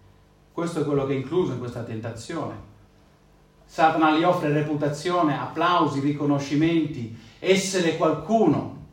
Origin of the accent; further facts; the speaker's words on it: Spain; un mio amico con cui sono cresciuto in Spagna